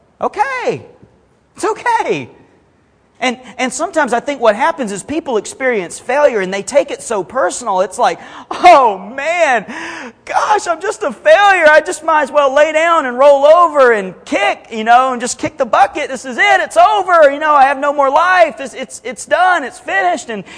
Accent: Alabama, United States; I grew up in Mobile Bay, and so I had a boat before I had a car and all this stuff.

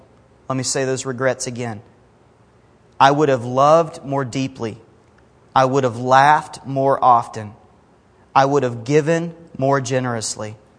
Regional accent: Alabama, United States; I grew up in Mobile Bay, and so I had a boat before I had a car and all this stuff.

